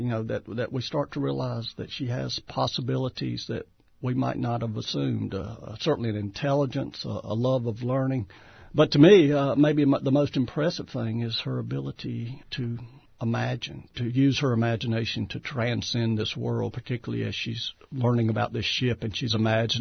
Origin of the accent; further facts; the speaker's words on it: Appalachia, United States; particularly maybe because I come from the Appalachian region where I see today so many of our young people are the ones who end up doing the fighting over there.